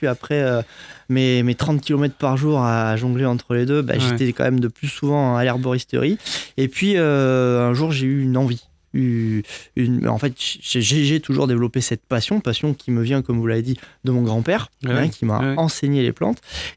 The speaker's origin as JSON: {"language": "French", "town": "Nîmes", "region": "Occitanie", "country": "France", "tie": "born or raised there", "said": "Et c'est vrai que j'ai grandi à Nîmes."}